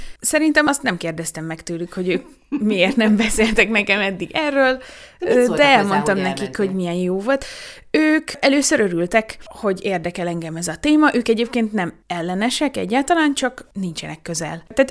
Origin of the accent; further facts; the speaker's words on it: Kisújszállás, Jász-Nagykun-Szolnok, Hungary; Kisújszálláson, az én szülővárosomban, otthonomban